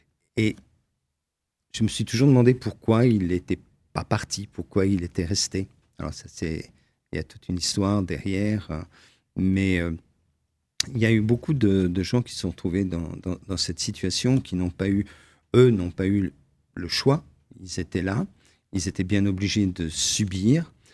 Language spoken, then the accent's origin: French; Brussels, Belgium; now in Metz, France; Alors, je ne suis pas messin, je ne suis même pas lorrain, je suis bruxellois d'origine.